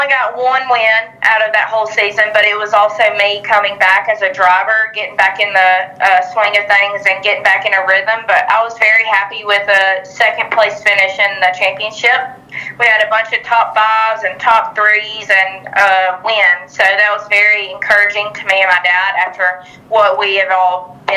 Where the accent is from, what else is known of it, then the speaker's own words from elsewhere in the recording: Alabama, United States; It's more close to my hometown. It's like 30 minutes from me, and I'm more South Alabama.